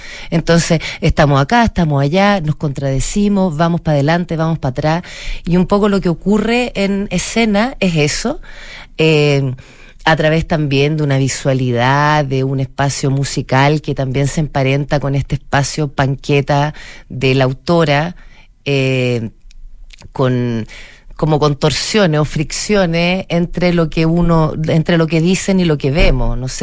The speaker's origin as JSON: {"language": "Spanish", "country": "Chile", "said": "Nosotros somos mujeres chilenas que tienen cierta edad"}